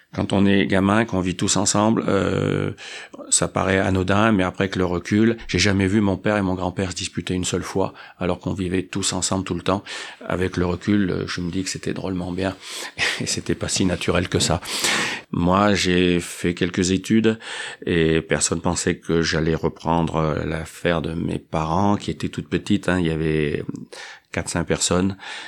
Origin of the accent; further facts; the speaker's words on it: Auvergne-Rhône-Alpes, France; on est de la Haute-Loire, il faut qu'on remonte en Haute-Loire, ce sont nos origines.